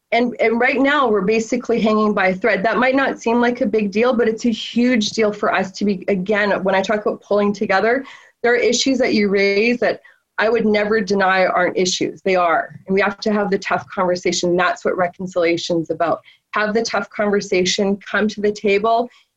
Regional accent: Vancouver, British Columbia, Canada; Growing up in East Van, I loved Woodward, Army, Navy, and the downturn East Side

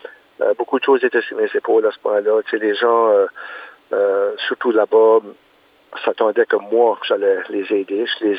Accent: Moncton, New Brunswick, Canada; Quand je m'en ai retourné ici, au Canada, chez nous, à Moncton, j'ai eu beaucoup de difficultés.

